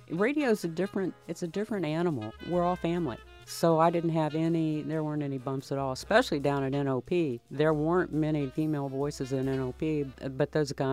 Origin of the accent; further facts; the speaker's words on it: Springfield, Ohio, United States; also born or lived in Kentucky; now in Cincinnati, United States; No, I was born in Eastern Kentucky. I'm an first-generation Appalachian. Very proud of it. And then my parents moved to Springfield, and I went back to school in Moorhead and then came to Cincinnati, and I've been here since 1975.